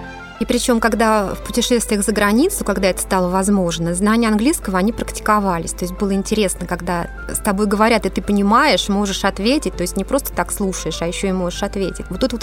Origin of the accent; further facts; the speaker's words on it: Ryazan, Ryazan Oblast, Russia; Я родилась в Рязани, я коренная рязанка, в обычной советской семье. Моя мама была обычным воспитателем в детском саду, а папа – обычный инженер на заводе. Семья у нас была, как и многие семьи в середине 80-х годов, неправославная.